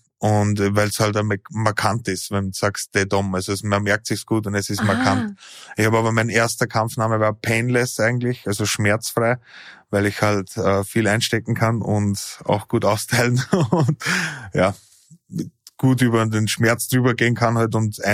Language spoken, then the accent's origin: German; Ried im Innkreis, Upper Austria, Austria; also born or lived in Schärding; now in Vienna, Austria; bin geboren in Schärding, aufgewachsen in Ried im Innkreis und mache jetzt MMA seit 13 Jahren circa. Bin auch wegen dem Sport nach Wien gezogen